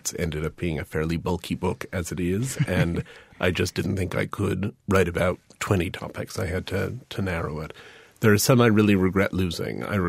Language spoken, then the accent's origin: English; United States; So I finally felt that I could define being American, being Caucasian, being any of those things could be experienced in illness terms because they do all prevent me from doing certain things.